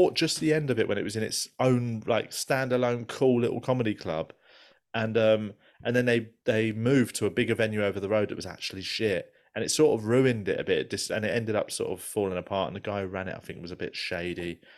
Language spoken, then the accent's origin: English; London, United Kingdom; So, I don't know if you know, but we're from London.